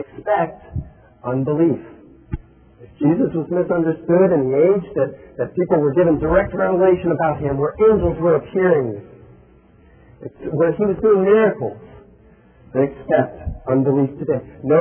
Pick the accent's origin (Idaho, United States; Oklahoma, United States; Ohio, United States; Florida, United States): Ohio, United States; Columbus; So yeah, I'm from Columbus, Ohio, and I'm still connected with people from Columbus, Ohio.